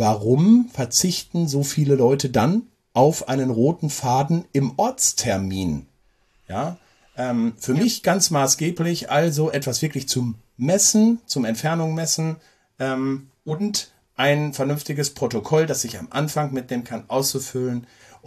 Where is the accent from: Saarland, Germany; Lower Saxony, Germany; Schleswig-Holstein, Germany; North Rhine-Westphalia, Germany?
North Rhine-Westphalia, Germany; Ich komme aus dem Ruhrgebiet